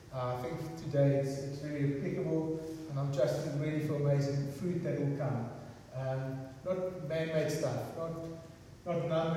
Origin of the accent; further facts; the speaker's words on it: Belgium; English is a second language; I say zoe because I come from Belgium, so please just excuse the word